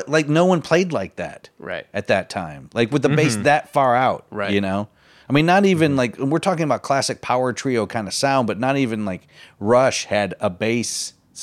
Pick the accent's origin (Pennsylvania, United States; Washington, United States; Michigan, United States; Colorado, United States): Michigan, United States; Coldwater; Well, they started out in Michigan. My hometown of Coldwater, Michigan, which is a tiny little farm town, but then they moved to Maryland and then off to New York